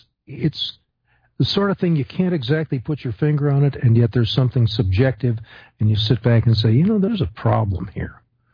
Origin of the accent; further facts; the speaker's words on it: Illinois, United States; I can remember as a child, young, you know, growing up in Illinois back in the 1950s and 60s and so on